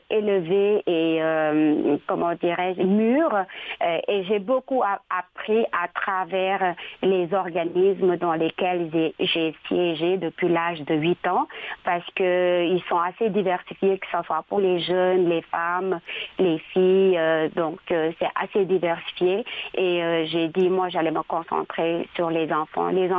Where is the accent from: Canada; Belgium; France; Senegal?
Senegal; Oui, je suis native du Sénégal.